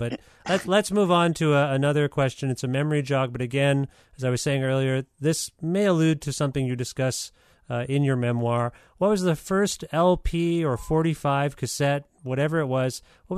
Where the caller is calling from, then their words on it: Guelph, Ontario, Canada; I'm calling you from Guelph